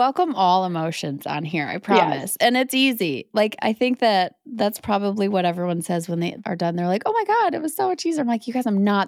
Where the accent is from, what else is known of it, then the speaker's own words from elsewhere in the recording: Baraboo, Wisconsin, United States; growing up in Baraboo, where we are both from